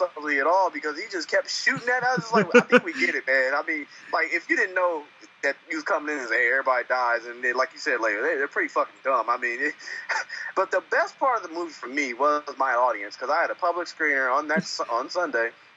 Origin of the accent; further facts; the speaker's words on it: Compton, California, United States; growing up in Compton, there's a horse ranch in Compton.